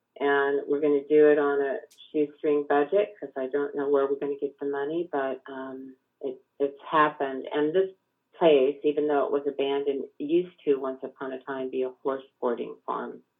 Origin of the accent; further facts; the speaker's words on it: Lake Arrowhead, California, United States; I grew up in Lake Arrowhead, California, if you're familiar with that area.